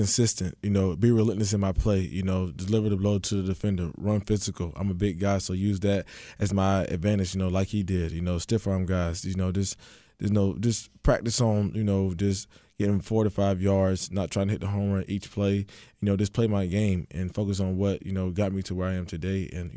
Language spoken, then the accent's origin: English; the South, United States; You know, I'm from the South, so it's very relatable from where I'm from.